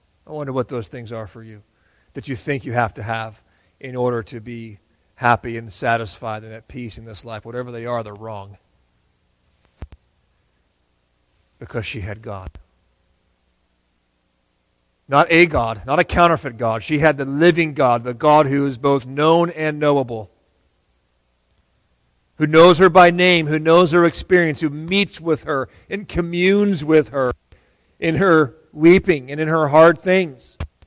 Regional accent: San Diego, California, United States; I'm from the beach. I grew up in San Diego, where it's beautiful one day and perfect the next.

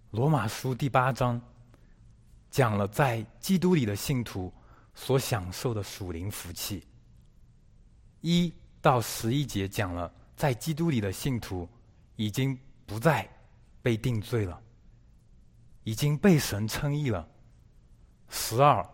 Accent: China; 我们中国人喜欢形容父爱如山，

